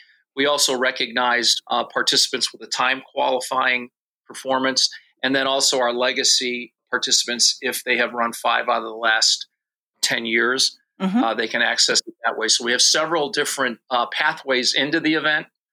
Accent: Hammond, Indiana, United States; also born or lived in Harvey, Illinois; Yes, I live in the Chicagoland area. I grew up in Hammond, Indiana, which is part of the Chicagoland area.

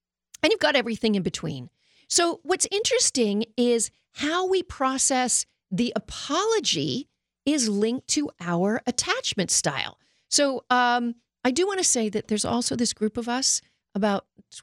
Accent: Canada; I'm Canadian.

